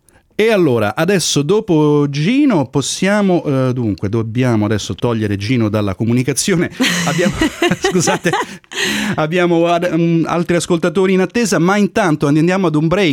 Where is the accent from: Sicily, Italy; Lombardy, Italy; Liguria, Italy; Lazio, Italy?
Lazio, Italy; Rome; Io so De Garbatella.